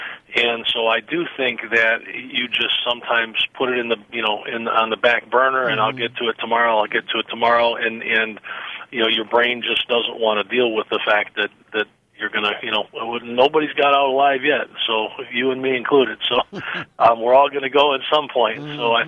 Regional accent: Detroit, Michigan, United States; You mentioned … from my hometown of Detroit.

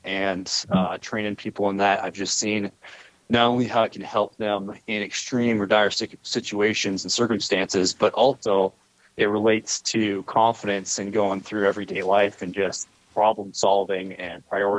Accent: Spokane, Washington, United States; which was close to my hometown, coincidentally, in Spokane, Washington

